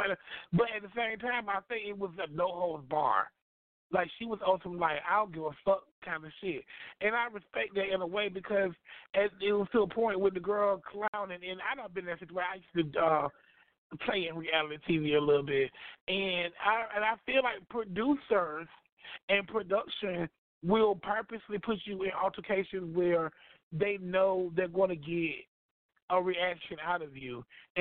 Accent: Florida, United States; I'm from Florida, so, you know, like, I'm all about

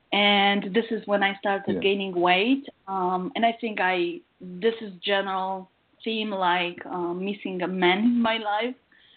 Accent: Poland; now in United States; I guess it's the fact that I am originally from Poland. I moved to the States like 11 years ago or 12.

